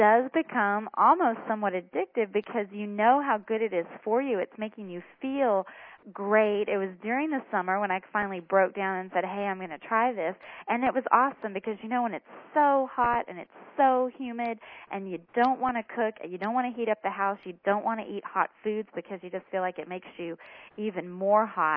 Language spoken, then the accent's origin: English; Texas, United States; and I'm from Texas, and I'm from home cooking and desserts at every meal